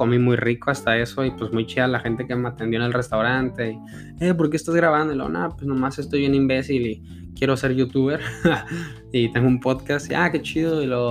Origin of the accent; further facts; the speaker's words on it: Mexico; Porque somos mexicanos, porque somos hispanoamericanos.